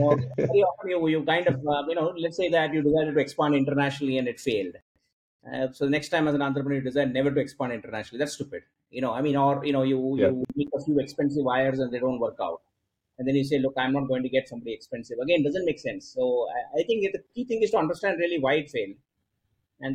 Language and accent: English; Mumbai, Maharashtra, India; I grew up in Mumbai. You know, so South Indian family, grew up in Jembur, which is, I think, one of the big epicenters of South Indians in Bombay. Went to school there, small little school there